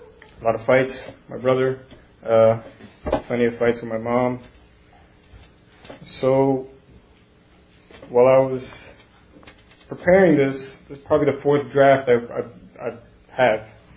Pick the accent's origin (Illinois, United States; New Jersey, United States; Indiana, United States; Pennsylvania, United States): New Jersey, United States; I was born and raised here in Jersey, 30 years. Grew up mostly with my brother and my mother. My parents are Puerto Rican. They came over here.